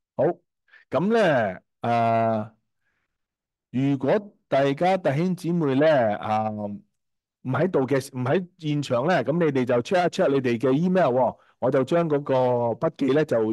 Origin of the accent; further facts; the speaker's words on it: China; 就好似我哋中国人讲嘛。廣東人講啦嚇，咪開口及着你係嘛？